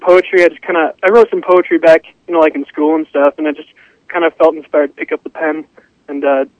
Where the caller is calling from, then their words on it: Chicago, Illinois, United States; I'm calling from a Chicago number.